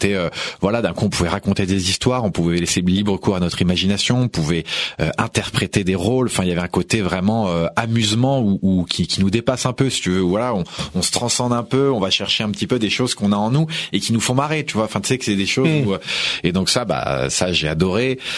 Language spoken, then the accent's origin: French; Meudon, Île-de-France, France; Alors moi, je suis né à Meudon. Donc dans le 92, j'ai toujours grandi en Île-de-France et j'ai toujours été en Île-de-France.